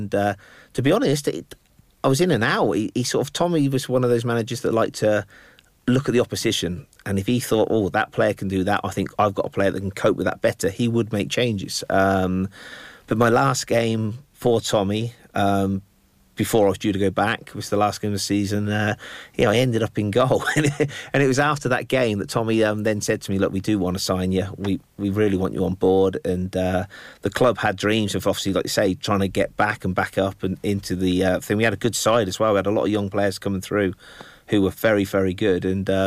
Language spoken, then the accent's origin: English; Bicester, South East England, United Kingdom; also born or lived in Lincoln; uprooting from my hometown of Bicester, bought a house in Lincoln.